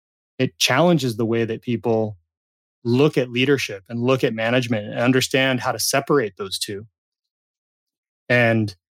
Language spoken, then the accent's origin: English; California, United States; It was a dishwasher at a pizza shop in my hometown in Southern California.